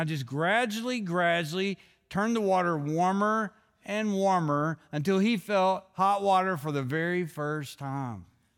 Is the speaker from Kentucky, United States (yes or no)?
yes; Kentucky, United States; when I was growing up in Kentucky, if a tornado came through, they'd have us all go to the football field